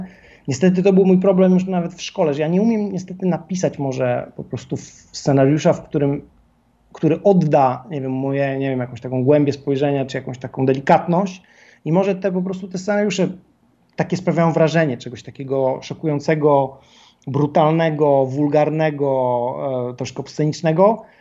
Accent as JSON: {"language": "Polish", "country": "Czechia", "said": "I to jest też fajne, że jesteśmy właśnie z Czech"}